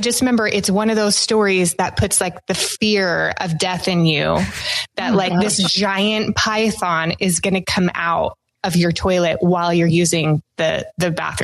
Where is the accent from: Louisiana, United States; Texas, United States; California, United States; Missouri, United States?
California, United States; I grew up in Northern California.